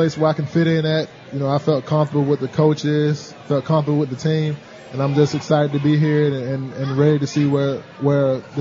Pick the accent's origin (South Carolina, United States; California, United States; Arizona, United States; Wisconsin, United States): South Carolina, United States; Bamberg; But it was a great time growing up in Bamberg, South Carolina.